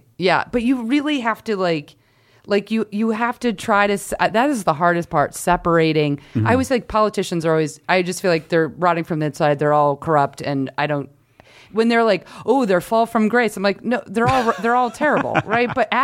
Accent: Rhode Island, United States; But the thing is, I grew up in Rhode Island, so there would be two particular beaches that would be like Red Tide Beach, Red Tide Beach.

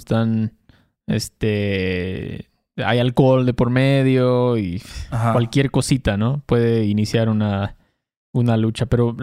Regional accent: Mexico City, Mexico; Somos chilangos.

